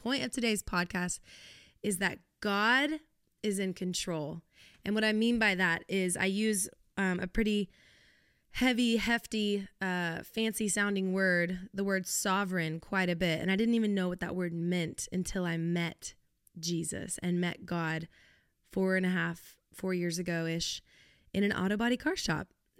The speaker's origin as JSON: {"language": "English", "town": "Littleton", "region": "Colorado", "country": "United States", "tie": "born there", "also_born_or_lived": "Texas", "said": "in Colorado, which is where I'm originally from. Fun fact of the day. I was born in Littleton, Colorado. If you know where that is, it's in Denver. And then I moved to Texas. And so I say I'm from Texas, but really, my roots are in Colorado."}